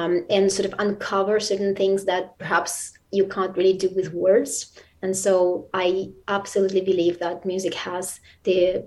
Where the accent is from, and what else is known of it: Saint Petersburg, Russia; born or raised there